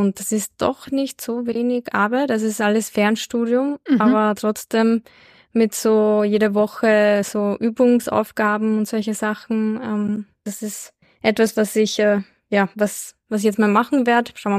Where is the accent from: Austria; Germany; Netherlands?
Austria; Linz, Upper Austria; ich komme aus Linz.